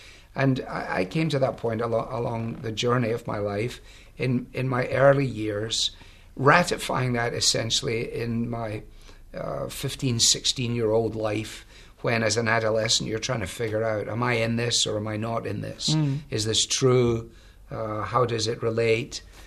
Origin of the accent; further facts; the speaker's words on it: Glasgow, Scotland, United Kingdom; in the 50s in Glasgow, and I had the privilege of being brought up in a home that was Christian.